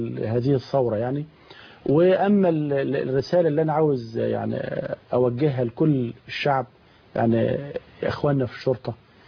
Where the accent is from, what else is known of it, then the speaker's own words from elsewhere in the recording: Egypt; إحنا كلنا مصريين، وكلنا ولاد بلد واحدة